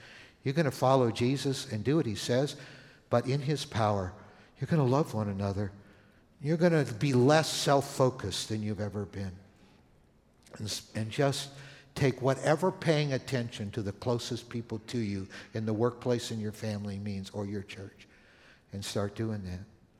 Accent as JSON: {"language": "English", "country": "Canada", "tie": "born or raised there", "said": "I grew up in Canada."}